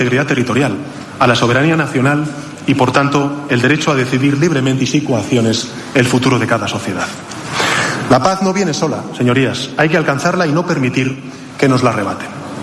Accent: Spain; somos nosotros los españoles

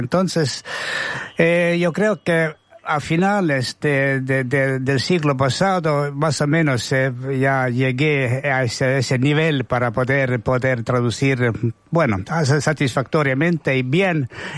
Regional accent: Estonia; first language Estonian; Spanish is a second language; now in Spain; y en mi lengua natal, en mi caso, es estonio. Entonces he creado mi poesía en Estonia

